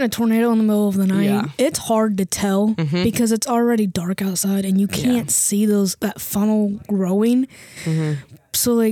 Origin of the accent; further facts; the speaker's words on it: Indiana, United States; And we both had no clue because we're both from Indiana.